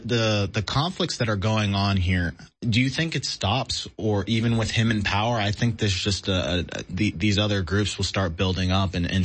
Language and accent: English; United States; That was the worst sight ever as an American for me to watch that.